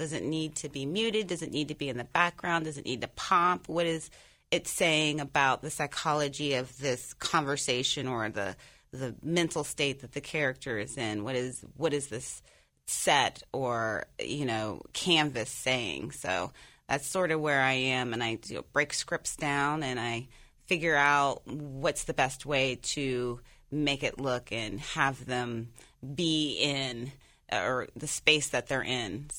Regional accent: Ohio, United States; So just looked it up and saw Wright State. It's right in my hometown and has one of the best film departments the country. So it was like, wow, this is my backyard. And, family's here.

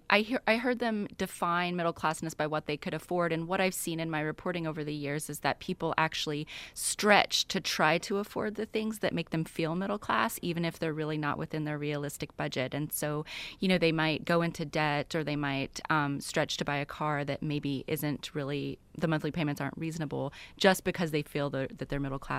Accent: Arkansas, United States; You know, I'm from Arkansas

